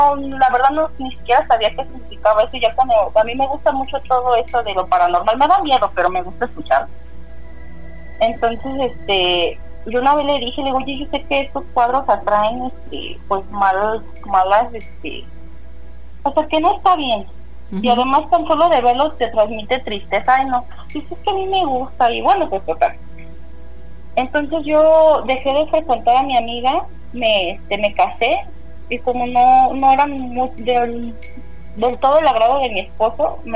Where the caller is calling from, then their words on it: Nezahualcóyotl, State of Mexico, Mexico; Soy de estoy viviendo en Tala, Jalisco, pero soy de Nezahualcóyotl.